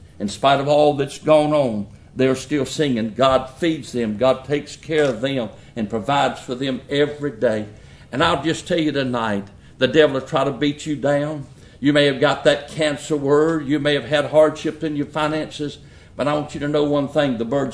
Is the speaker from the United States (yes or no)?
yes; North Carolina, United States; And as a young boy growing up in North Carolina